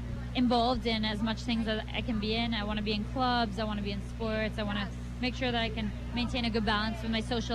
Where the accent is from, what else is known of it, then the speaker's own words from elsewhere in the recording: England, United Kingdom; now in Thailand; I'm originally English, but I've been living in Thailand for the last 7 years.